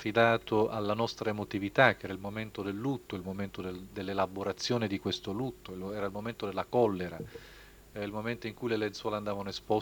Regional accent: Sicily, Italy; ve lo dico da siciliano

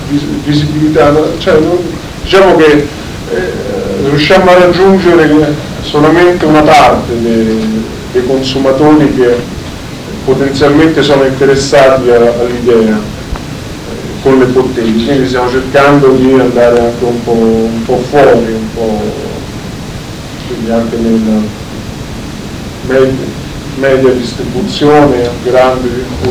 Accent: Foggia, Apulia, Italy; Io vengo da Foggia

